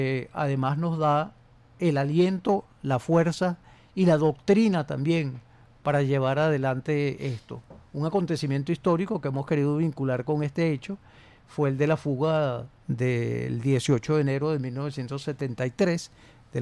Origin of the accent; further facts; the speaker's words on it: Venezuela; una trayectoria como pueblo venezolano que nos da fuerzas